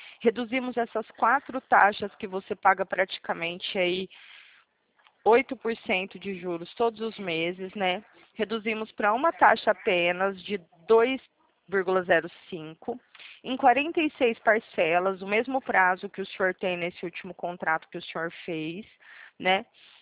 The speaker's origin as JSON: {"language": "Portuguese", "town": "Presidente Prudente", "region": "São Paulo", "country": "Brazil", "said": "Eu sou daqui de Prudente."}